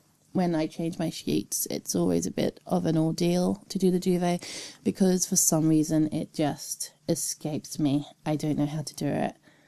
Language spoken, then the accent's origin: English; United Kingdom; I'm very British that way. The summer comes and all Brits just have an issue.